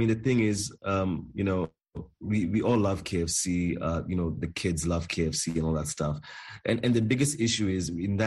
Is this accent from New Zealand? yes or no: no; Kenya; I was born and raised in Kenya